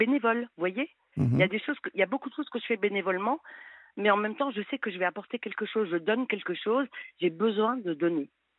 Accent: France; je suis française à la base quand même, pour y avoir vécu quand même une grande partie de ma vie.

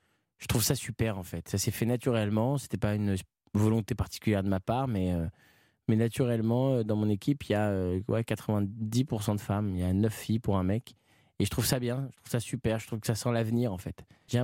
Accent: France

